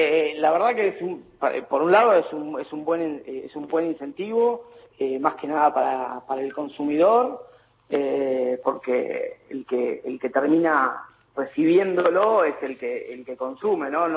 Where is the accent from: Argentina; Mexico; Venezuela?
Argentina; porque como soy argentino